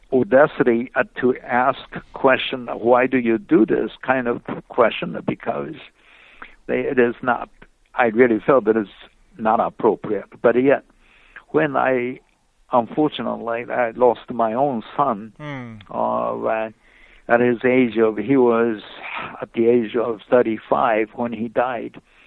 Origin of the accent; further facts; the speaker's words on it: Japan; English is a second language; moved away as an adult; now in United States; but I am originally from Japan. And I have gone through medical school in Japan